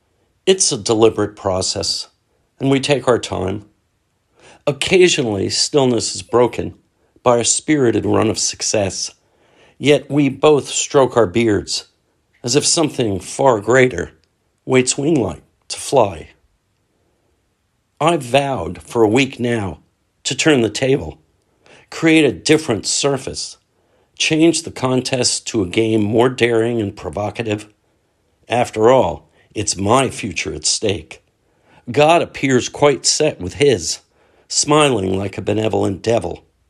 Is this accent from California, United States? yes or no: yes; Pasadena, California, United States; from Pasadena, California.